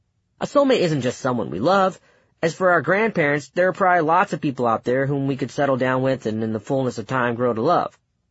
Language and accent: English; Bennettsville, South Carolina, United States; some girl who lived in my neighborhood in my hometown of Bennettsville, South Carolina, around the time I was 23.